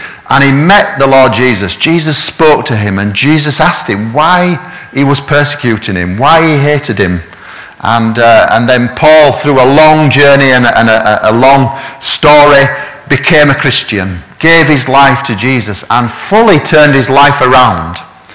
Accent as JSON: {"language": "English", "region": "Yorkshire and the Humber", "country": "United Kingdom", "accent": "Yorkshire", "said": "people can't even understand my Yorkshire accent"}